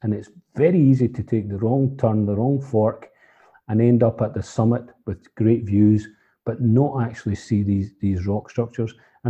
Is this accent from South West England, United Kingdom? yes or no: no; Glasgow, Scotland, United Kingdom; moved away; I am a Glaswegian, albeit an exiled Glaswegian, so I need to be careful what I say here.